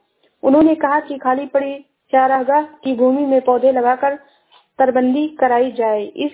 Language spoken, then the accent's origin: Hindi; Shravasti, Uttar Pradesh, India; मैं जिला श्रावस्ती से हूँ।